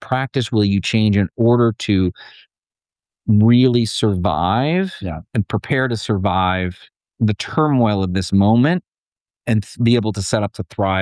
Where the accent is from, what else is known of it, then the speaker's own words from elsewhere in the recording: Portland, Oregon, United States; I'm from Portland, Oregon.